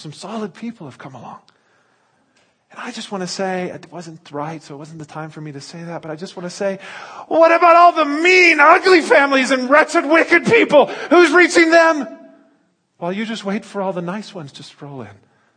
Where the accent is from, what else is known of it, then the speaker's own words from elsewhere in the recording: United States; now in South Africa; Oh, you're not from here. Okay, you know, I'm from the States originally. Oh, but you still got the accent. Yeah, 13 years.